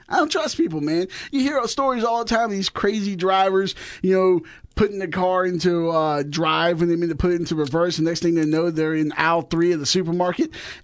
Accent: Crewe, Virginia, United States; people always ask me, oh, where are you from? And I say Crewe, and people are like, what are you talking about?

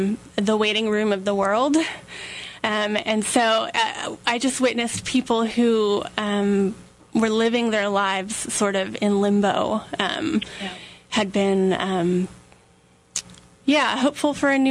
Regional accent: United States; So people would often ask me where I was from, and I said, I'm American.

